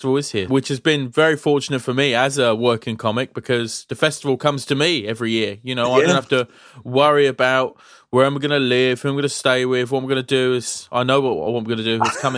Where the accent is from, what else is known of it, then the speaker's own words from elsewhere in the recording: Dagenham, London, United Kingdom; now in Edinburgh, United Kingdom; Well, I am from Dagenham.